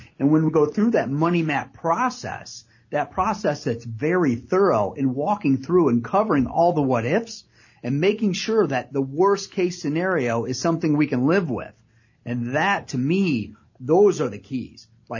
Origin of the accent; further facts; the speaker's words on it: Pemberville, Ohio, United States; And growing up in Pemberville, whether it was a farming thing or picking strawberries or all the things that I was involved with in my youth to now